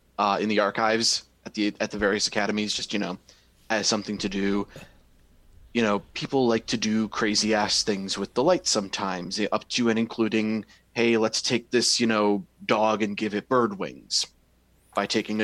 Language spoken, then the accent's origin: English; Brighton, South East England, United Kingdom; Over in Brighton. It's where the family house is.